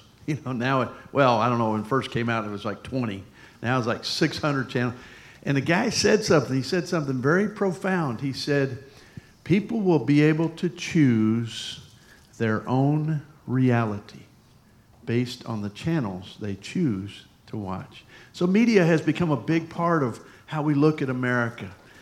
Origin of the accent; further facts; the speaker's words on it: Michigan, United States; My dad, we grew up in Michigan, so my dad was all about American cars.